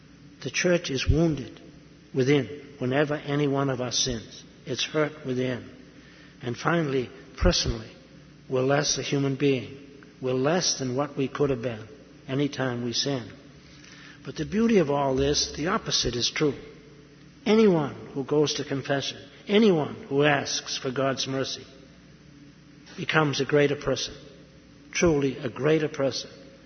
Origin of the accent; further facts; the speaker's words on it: Massachusetts, United States; When I was a lad growing up outside of Boston, we never locked the door at night.